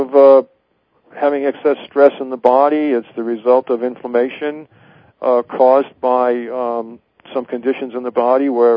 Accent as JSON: {"language": "English", "region": "New England", "country": "United States", "lives_now": "California, United States", "said": "We're originally from New England. We're here now in California"}